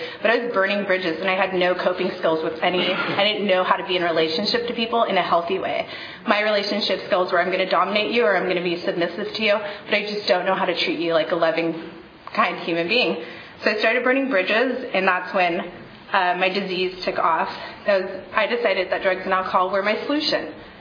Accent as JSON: {"language": "English", "town": "Huntington Beach", "region": "California", "country": "United States", "tie": "born or raised there", "said": "I grew up in Huntington Beach, and I felt really inferior."}